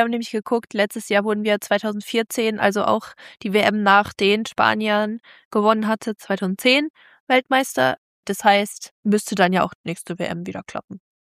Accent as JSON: {"language": "German", "region": "Rhineland-Palatinate", "country": "Germany", "said": "Ich komme aus der Pfalz."}